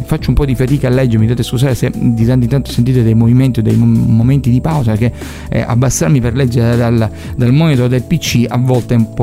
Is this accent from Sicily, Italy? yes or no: yes; Catania, Sicily, Italy; A questo punto è arrivata l'ora di rientrare a casa e andare direttamente dalle nostre parti, proprio a Catania.